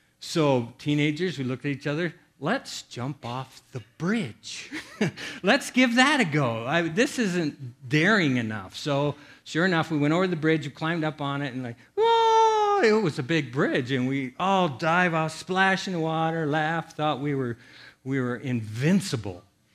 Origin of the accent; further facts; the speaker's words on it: Iowa, United States; It was on this river in Iowa. I grew up in Iowa.